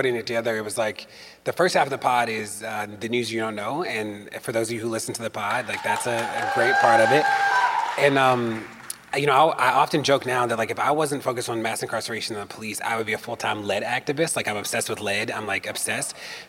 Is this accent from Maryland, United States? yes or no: yes; Maryland, United States; In Maryland, my home state, there's a law